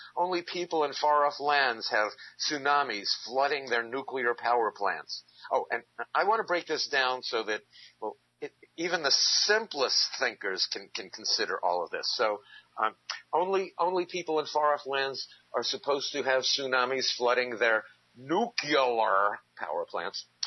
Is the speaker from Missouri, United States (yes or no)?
no; New York City, New York, United States; Now, I am a native New Yorker. I was born on Manhattan Island. I went to Stuyvesant High School in Lower Manhattan and Queens College in Flushing.